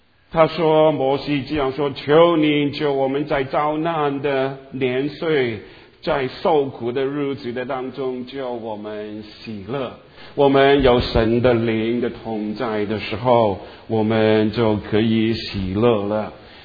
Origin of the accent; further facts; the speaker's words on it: Hong Kong; 我曾经对你们说，我在香港，我从小是在香港长大的